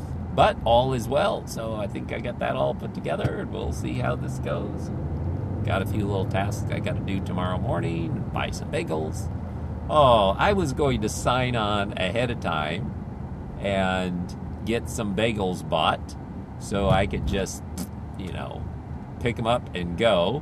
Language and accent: English; Philippines; I grew up in the Philippines, and when you have a car running in the Philippines and it's hot outside, that's bad for the car.